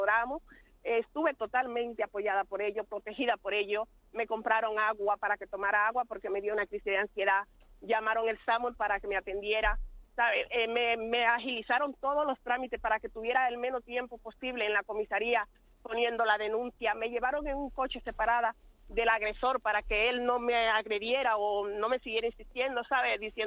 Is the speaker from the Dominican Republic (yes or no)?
yes; Dominican Republic; now in Spain; Es que hasta mis padres fallecieron en mi país, voy a mi país de vacaciones y no digo que no soy dominicana, soy sumamente orgullosa de ser dominicana, pero le debo mucho a España